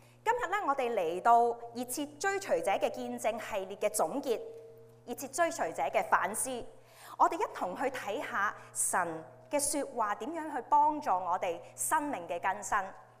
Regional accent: Hong Kong; 我由香港来的，所以都跟大家同声同气。

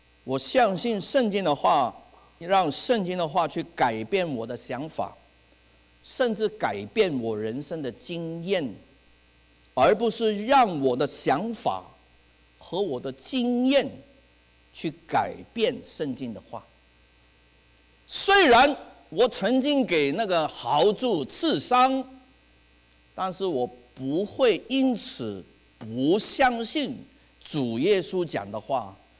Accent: Hong Kong; first language Cantonese; 我们教会里面很多很多贱猪，我们香港人叫贱猪哈、啊。

